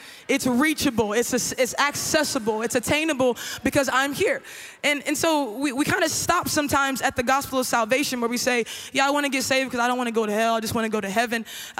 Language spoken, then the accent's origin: English; Columbus, Ohio, United States; I was raised in Columbus, Ohio, at an incredible... Oh yeah, we got some people. We got some Buckeyes. That's what I'm saying. That's what I'm saying. Okay. There's a lot of you. I'm at home for real. But I grew up in Columbus, Ohio.